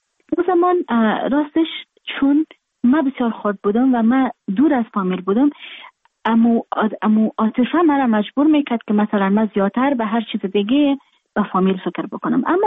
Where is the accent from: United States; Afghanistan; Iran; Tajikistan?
Afghanistan